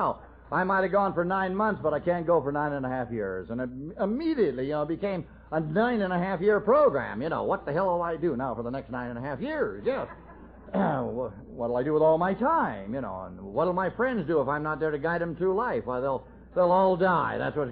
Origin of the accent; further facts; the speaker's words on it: Los Angeles, California, United States; I was born and raised in L.A., you know, anybody born and raised in Los Angeles has got to be hacked up one way or another